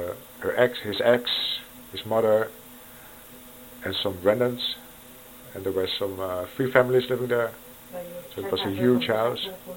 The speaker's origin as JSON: {"language": "English", "country": "Netherlands", "said": "from the Netherlands"}